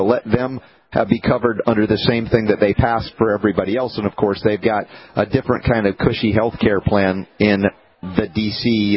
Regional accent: Stone Mountain, Georgia, United States; where I grew up many years in Stone Mountain, Georgia

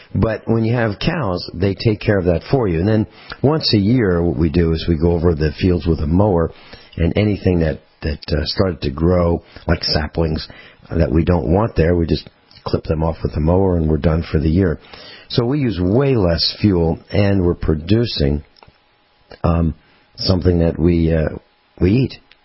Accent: East Coast, United States; When I was growing up in the East Coast, I lived in in the countryside. Everybody had 1 acre in this particular area that I was living in. And this is during the 50s and the 60s.

